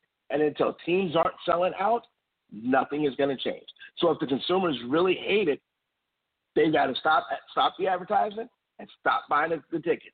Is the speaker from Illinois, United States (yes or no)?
yes; Chicago, Illinois, United States; Let me say this again. I'm from Chicago.